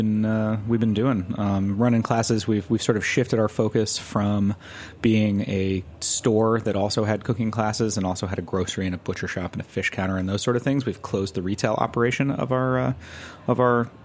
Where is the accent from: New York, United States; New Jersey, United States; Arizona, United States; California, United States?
New York, United States; When people ask me where I'm from, I say I grew up in Westchester, because being in New York City, Westchester's like this place.